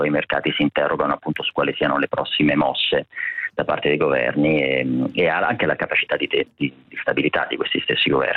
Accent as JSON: {"language": "Italian", "town": "Rome", "region": "Lazio", "country": "Italy", "said": "Sì, vado spesso, poi sono romano, per cui ci vado anche volentieri."}